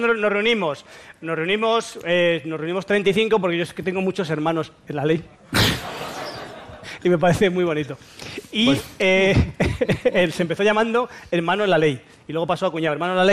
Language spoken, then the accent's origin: Spanish; Madrid, Community of Madrid, Spain; como estudiante, como madrileño, como yo qué sé